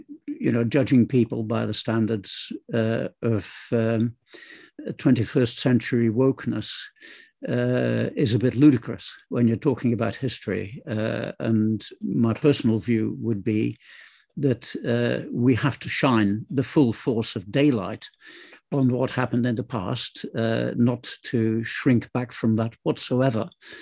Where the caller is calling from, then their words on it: Leicester, East Midlands, United Kingdom; I'm speaking from Leicester.